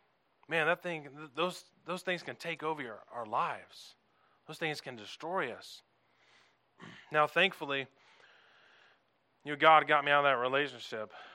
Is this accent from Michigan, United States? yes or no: no; North Carolina, United States; I'm from the South, you know, North Carolina.